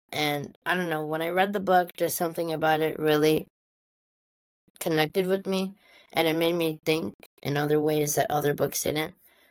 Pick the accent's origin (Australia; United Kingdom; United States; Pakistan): Pakistan; I'm from Pakistan, which is just below Afghanistan.